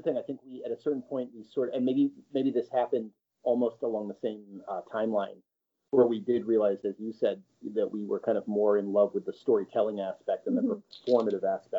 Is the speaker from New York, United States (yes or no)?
yes; Sag Harbor, New York, United States; which is a couple towns over from where I grew up in Sag Harbor, New York.